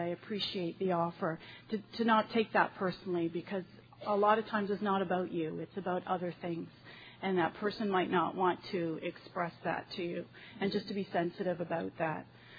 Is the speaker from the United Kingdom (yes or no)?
no; Toronto, Ontario, Canada; I'm an alcoholic from Toronto.